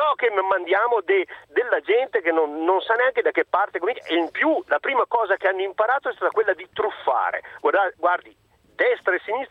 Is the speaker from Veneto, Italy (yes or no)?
yes; Veneto, Italy; visto che io sono veneto